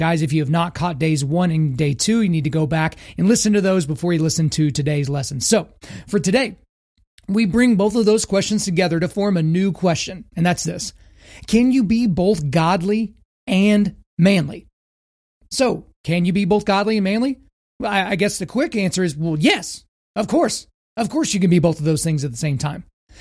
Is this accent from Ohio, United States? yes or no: no; Oklahoma, United States; I grew up in Oklahoma. So I grew up believing in God because that was a cultural thing, right?